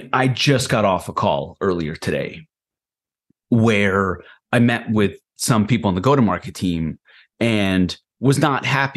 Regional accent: Israel; I've mentioned in the past, I'm from Israel and have a lot of family there and cousins in the army and everything.

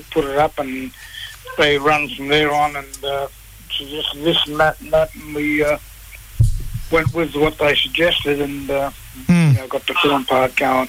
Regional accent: New South Wales, Australia; number 12 … I'm from the Goombang Year mob down the north coast of New South Wales.

